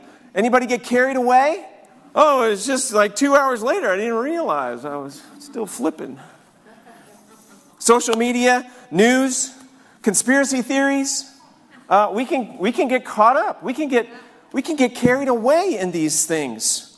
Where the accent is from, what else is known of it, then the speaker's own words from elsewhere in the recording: New York, United States; I grew up in New York. I know. I grew up in New York. I was a big Giants football fan.